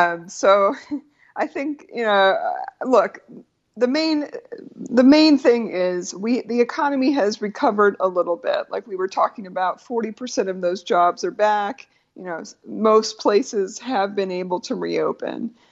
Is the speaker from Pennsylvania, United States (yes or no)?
yes; Pennsylvania, United States; My home state of Pennsylvania has like a whole checkerboard.